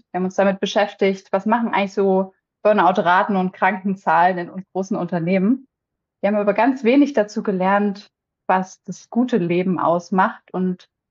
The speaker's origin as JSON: {"language": "German", "region": "Saxony", "country": "Germany", "lives_now": "Berlin, Germany", "said": "ich komme nicht aus Berlin ursprünglich, ich komme aus Sachsen ursprünglich, aus der Nähe von Dresden, aber ich lebe aktuell in Berlin."}